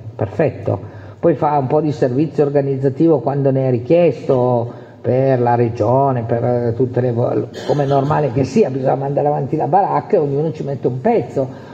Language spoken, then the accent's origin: Italian; Piedmont, Italy; Sarà che io sono piemontese